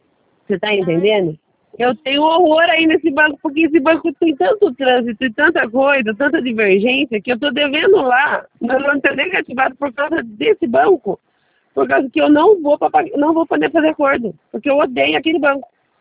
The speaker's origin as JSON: {"language": "Portuguese", "region": "São Paulo", "country": "Brazil", "said": "Eu sou de São Paulo, sou do interior de."}